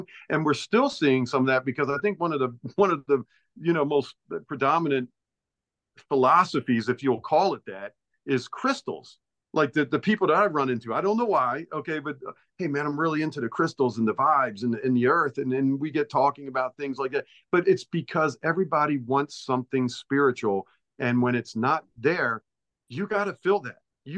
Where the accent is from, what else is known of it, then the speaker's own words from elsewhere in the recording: Baltimore, Maryland, United States; I like I said, I grew up in Baltimore.